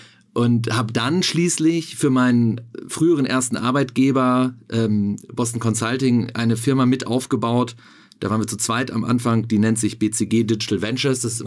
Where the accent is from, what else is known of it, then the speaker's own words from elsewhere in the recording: North Rhine-Westphalia, Germany; Erstmal bin ich Westfale, wenn du aufs Vorleben eingehst.